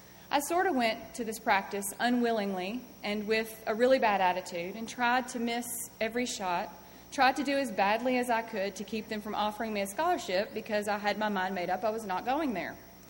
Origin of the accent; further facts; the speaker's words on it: Mount Juliet, Tennessee, United States; I grew up in Mount Juliet, Tennessee.